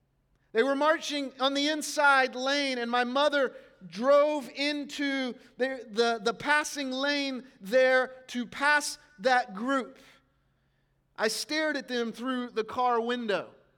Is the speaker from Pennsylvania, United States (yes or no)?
no; South Carolina, United States; also born or lived in Cincinnati, Ohio; When I was a child, we moved from Cincinnati, Ohio to South Carolina in 1983. That seems like a long time ago. I was 5 years old, and my father had become the lead pastor of a small and struggling church.